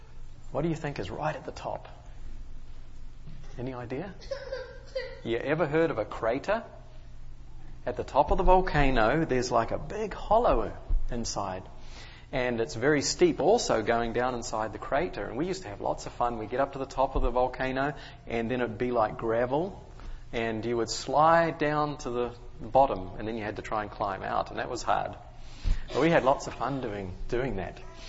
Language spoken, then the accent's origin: English; New Zealand; Well, you know, where I grew up in New Zealand, we have lots and lots of volcanoes.